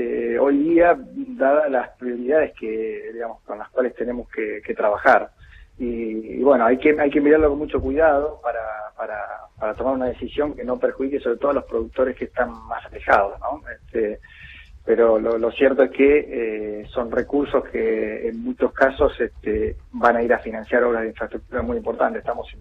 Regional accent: Rosario, Santa Fe, Argentina; Santa Fe Rosario.

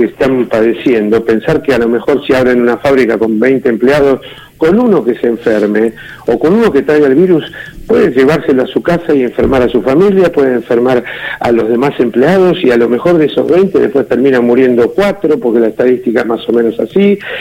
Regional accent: San Martín, Buenos Aires Province, Argentina; born there; yo vivo, nací en San Martín

